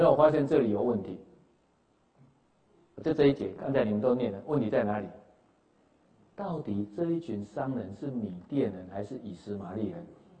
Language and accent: Chinese; Taiwan; 就像我们是台湾人